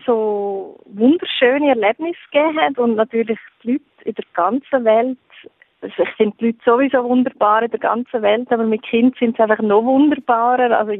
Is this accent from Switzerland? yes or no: yes; Switzerland; dass wir als Schweizer oder ich denke allgemein in Europa lernen, dass Lügen ganz, ganz schlimm ist